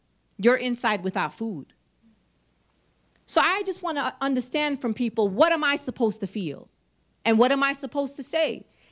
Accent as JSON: {"language": "English", "town": "Brooklyn", "region": "New York", "country": "United States", "said": "I keep telling them I'm from Brooklyn, that's part of it. This is just how we do in Brooklyn. I can't help it. And I happen to also be Palestinian"}